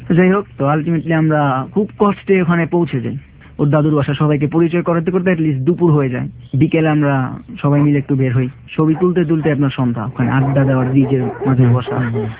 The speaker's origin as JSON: {"language": "Bangla", "town": "Dhaka", "region": "Dhaka Division", "country": "Bangladesh", "said": "আমরা ঢাকার ছেলে"}